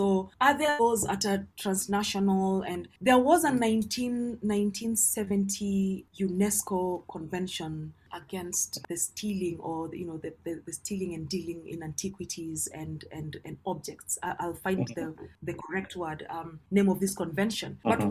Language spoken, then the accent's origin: English; Kenya; And for me, I feel as Kenyan people, we are so detached from our history.